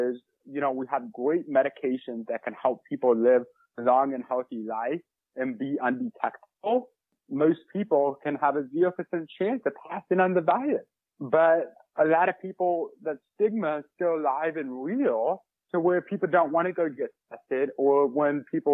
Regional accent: St. Louis, Missouri, United States; I'm from St. Louis, Missouri.

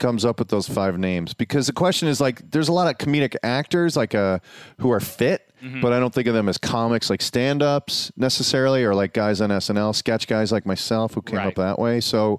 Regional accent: Chicago, Illinois, United States; And then I'm sort of a Sox fan, I guess, because I grew up on the South Side.

